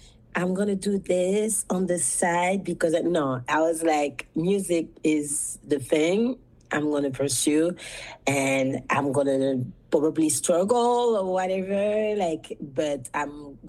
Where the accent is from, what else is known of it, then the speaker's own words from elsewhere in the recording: Guadeloupe, France; I'm from Guadeloupe